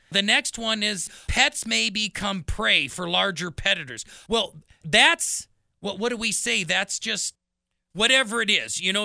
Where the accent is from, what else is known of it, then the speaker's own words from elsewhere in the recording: Wisconsin, United States; I'm born and raised in Wisconsin.